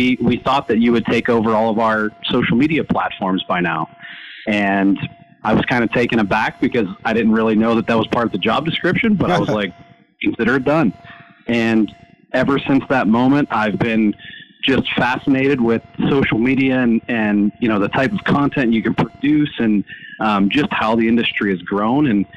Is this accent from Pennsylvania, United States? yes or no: yes; Pittsburgh, Pennsylvania, United States; I grew up in Pittsburgh and have been a fan all my life, and was one of the babies with the terrible towel on them when they were born.